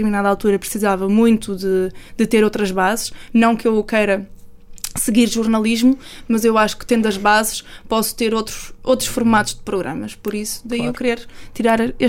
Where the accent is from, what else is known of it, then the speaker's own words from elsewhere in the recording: Cabrela, Alentejo, Portugal; also born or lived in Barreiro; Depois fui para uma terrinha, uma terriola chamada Cabrela, perto da Terrugem, mais precisamente as pessoas já vão conhecer melhor. Depois estive lá até aos 12, 13 anos, até que fui para o Algarve, Albufeira, e vivi lá até aos meus 21.